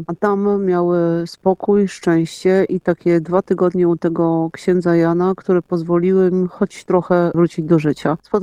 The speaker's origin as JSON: {"language": "Polish", "town": "Pieniężno", "region": "Warmian-Masurian Voivodeship", "country": "Poland", "tie": "born or raised there", "said": "I w miasteczku, w którym się wychowywałam, które się nazywa Pieniężno na północy Warmii"}